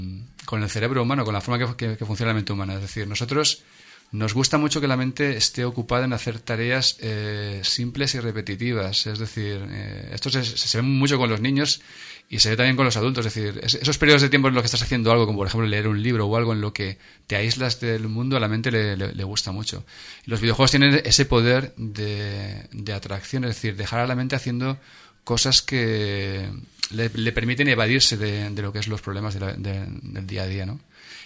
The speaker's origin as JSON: {"language": "Spanish", "town": "Segorbe", "region": "Valencian Community", "country": "Spain", "tie": "born or raised there", "said": "Esto es la entrada de toros de mi pueblo, de Segorbe."}